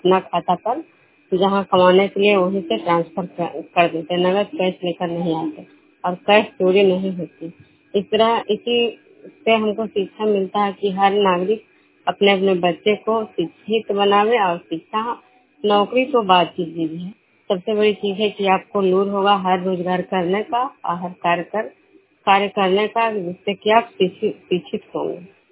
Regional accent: Vishnupur, Bihar, India; मैं विष्णुपुर ग्राम खबरा पंचायत नालंदा जिला नगर नौसा प्रखंड के निवासी हूँ।

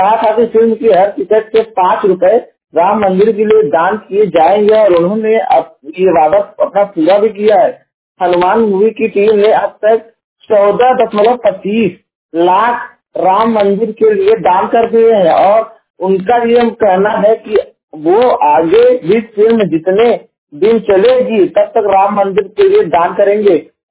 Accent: Jaunpur, Uttar Pradesh, India; और मैं उत्तर प्रदेश के जौनपुर जिले का निवासी हूँ

